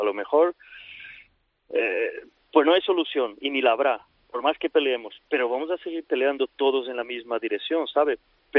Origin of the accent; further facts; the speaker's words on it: Brazil; Spanish is a second language; Yo como soy brasileño, pues...